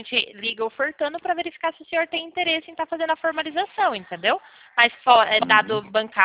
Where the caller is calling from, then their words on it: Pirassununga, São Paulo, Brazil; Eu falo de Pirassununga, São Paulo.